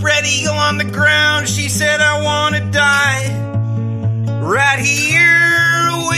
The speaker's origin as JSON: {"language": "English", "town": "Fifth Ward", "region": "Texas", "country": "United States", "tie": "born or raised there", "said": "I was born and raised in Fifth Ward, Texas. I played basketball in high school"}